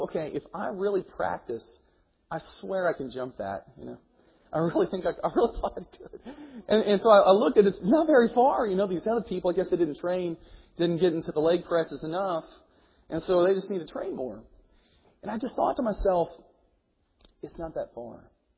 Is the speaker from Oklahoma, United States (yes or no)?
yes; Tulsa, Oklahoma, United States; As I grew up in the Bible church, it's pretty prevalent in Tulsa.